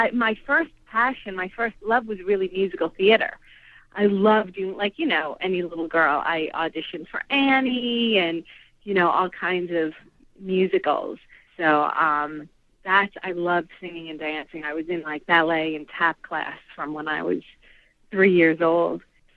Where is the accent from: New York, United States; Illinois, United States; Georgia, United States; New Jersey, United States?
New York, United States; I got started as a kid. I would do like plays and stuff, you know, locally. I'm from New York originally.